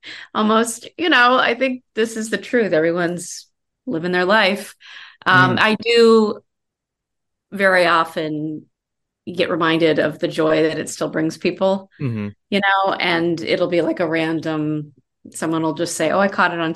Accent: Iowa, United States; also born or lived in Colorado; because I grew up in Iowa and Colorado.

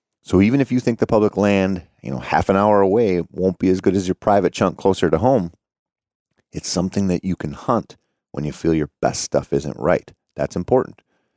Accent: Minnesota, United States; When I don't kill a buck in my home state of Minnesota

